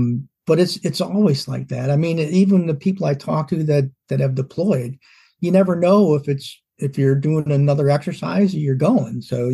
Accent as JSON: {"language": "English", "town": "Chicago", "region": "Illinois", "country": "United States", "tie": "born or raised there", "said": "Well, I grew up in Chicago in a Polish family."}